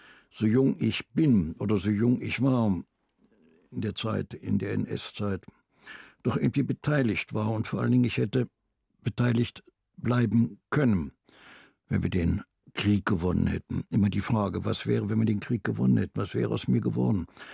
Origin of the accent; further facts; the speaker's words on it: Germany; ich fahre ungern, eigentlich fahre ich ganz ungern sogar hin, weil ich als Deutsche dort mir wieder nachsagen lassen muss, ihr seid ja dran schuld und so.